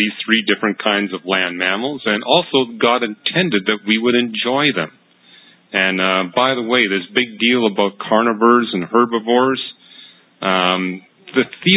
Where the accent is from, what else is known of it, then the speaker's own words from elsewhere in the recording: Canada; And I came from Canada